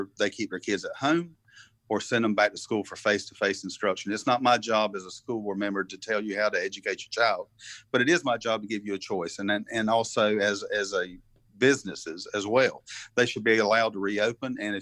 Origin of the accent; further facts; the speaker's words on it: Southport, United States; You know, I was born and raised in Southport. I know how valuable our waters are.